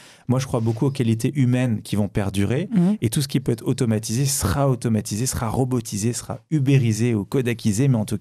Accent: Tunisia; Je suis tunisien, je suis tuniso-algérois, mais le côté tunisien est très important.

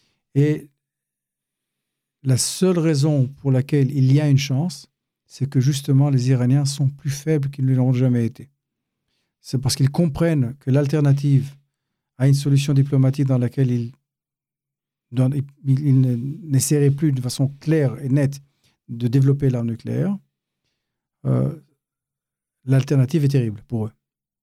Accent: Thiers, Auvergne-Rhône-Alpes, France; also born or lived in Paris; Je suis né à Paris, dans Paris 13e, et j'ai grandi à Thiers.

